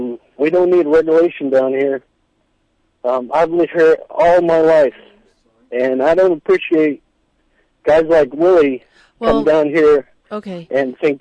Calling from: Quinault, Washington, United States; I'm calling from Quinault.

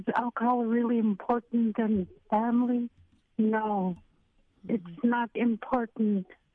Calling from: Anchorage, Alaska, United States; I come not anonymous, but … I'm calling from Anchorage.

